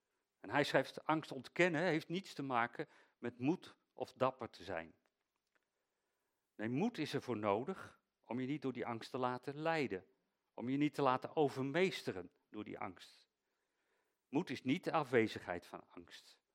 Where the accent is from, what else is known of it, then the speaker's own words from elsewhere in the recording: Netherlands; Daar zijn wij Nederlanders zo goed in plaats van te zeggen, fijn joh, doe maar gewoon.